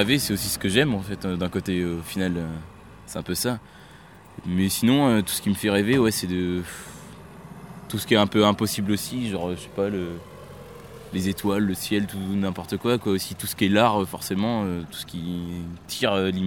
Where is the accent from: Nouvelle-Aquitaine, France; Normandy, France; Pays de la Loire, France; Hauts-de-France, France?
Pays de la Loire, France; voilà, donc je viens de la Mayenne, donc à côté de la Bretagne. Et j'ai 21 ans